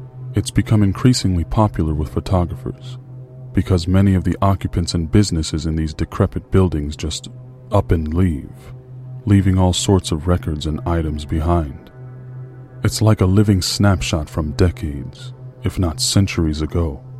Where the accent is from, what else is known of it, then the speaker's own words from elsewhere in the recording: Florida, United States; Every urbexer in my home state of Florida knows about River Country